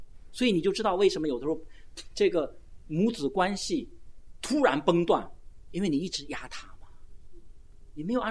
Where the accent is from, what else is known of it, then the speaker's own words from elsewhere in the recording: China; 我们中国人在这方面太可怜，真的